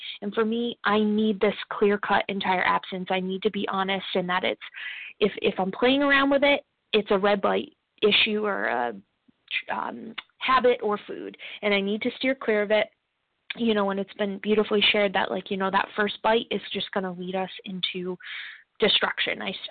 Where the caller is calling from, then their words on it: Rhode Island, United States; I am a compulsive eater, and I'm calling from Rhode Island